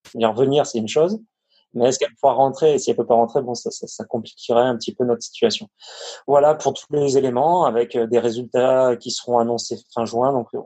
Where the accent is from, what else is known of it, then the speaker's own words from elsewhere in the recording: Avignon, Provence-Alpes-Côte d'Azur, France; actuellement j'ai 31 ans, je suis originaire d'Avignon, dans le sud.